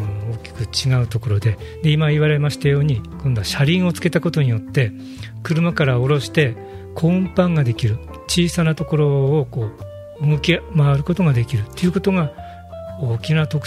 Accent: Nukazawa, Fukushima, Japan; もともと私は K ファームさんのすぐお膝元であるぬか沢、私の実家です。

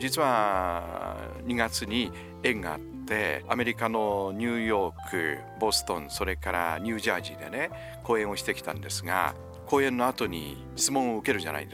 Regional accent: Fukushima, Japan; 私たちはその福島から来たんです、人住んでます、マスクしてません

